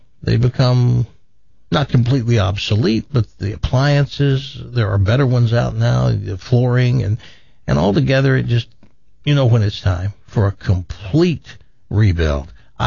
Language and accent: English; the South, United States; I know. I'm from the South.